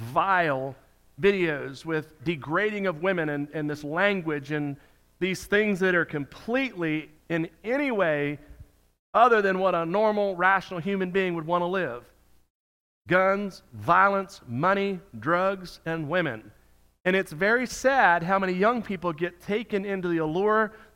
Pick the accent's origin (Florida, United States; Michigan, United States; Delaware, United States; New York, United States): Florida, United States; Miami; in the late 70s and early 80s when I was growing up in Miami.